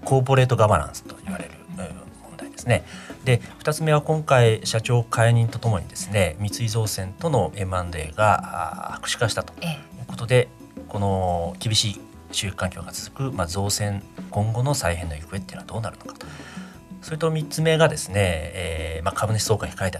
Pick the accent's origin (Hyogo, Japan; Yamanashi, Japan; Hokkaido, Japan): Hyogo, Japan; 私、まあ、地元兵庫県ということもあってですね